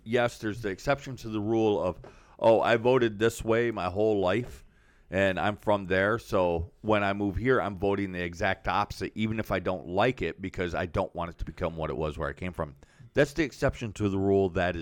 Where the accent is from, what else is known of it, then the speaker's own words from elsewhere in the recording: Michigan, United States; I'm from Michigan. He's from Michigan. She's from Michigan.